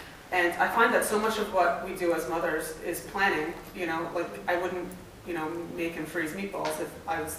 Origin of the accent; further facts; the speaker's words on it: Brooklyn, New York, United States; I'm from Brighton Beach, Brooklyn.